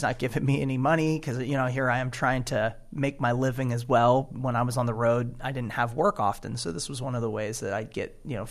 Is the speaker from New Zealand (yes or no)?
no; Israel; And when he heard that I was from Israel, he was extremely interested